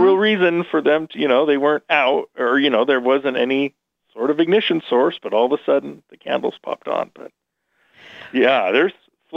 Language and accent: English; Utah, United States; cause I grew up down in the Salt Lake Valley, and Ogden's 50 miles north of there.